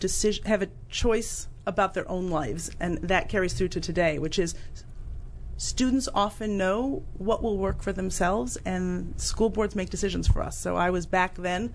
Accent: Ann Arbor, Michigan, United States; I was, I think as a 15-year-old, elected to the school board in my hometown of Ann Arbor, Michigan, as the student advocate.

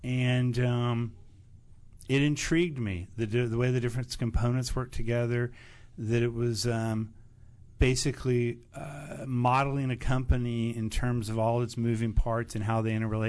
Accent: Dallas, Texas, United States; I grew up in Dallas, Texas.

